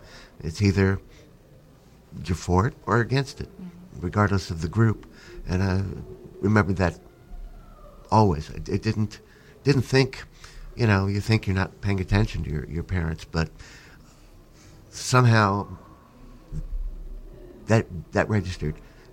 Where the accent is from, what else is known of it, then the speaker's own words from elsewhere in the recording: New Jersey, United States; I'm from New Jersey. We're driving in Newark, and I saw black people. There were black people where I grew up, but wasn't out of the house much.